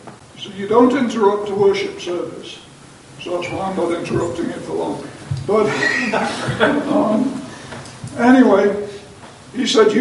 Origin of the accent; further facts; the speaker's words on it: Canada; But I am totally ashamed as a Canadian citizen of this.